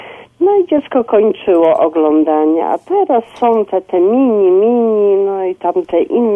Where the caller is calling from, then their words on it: Wrocław, Lower Silesian Voivodeship, Poland; Ja jestem słuchaczka z Wrocławia.